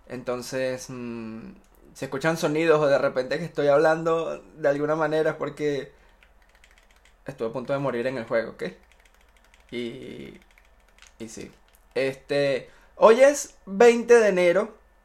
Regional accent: Venezuela; en mi país, Venezuela.

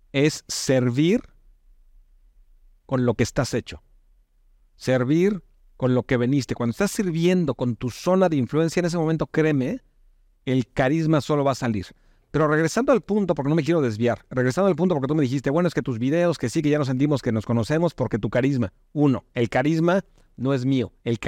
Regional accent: Mexico; now in Spain; Yo soy originalmente de México. Imagino que te das cuenta con mi acento.

